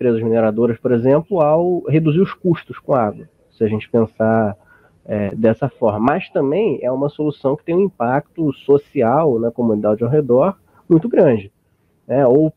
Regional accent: Rio de Janeiro, Brazil; Eu sou do Rio, então aqui tá bem complicado.

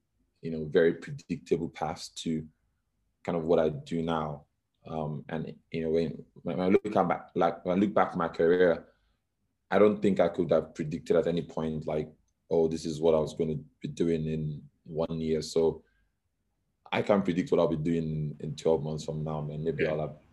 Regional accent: Nigeria; So I grew up in Nigeria. My dad was a doctor.

